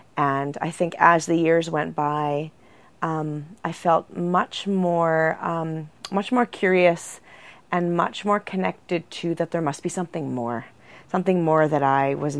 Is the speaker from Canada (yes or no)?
yes; Flin Flon, Manitoba, Canada; Well, I grew up in Flin Flon at the lake.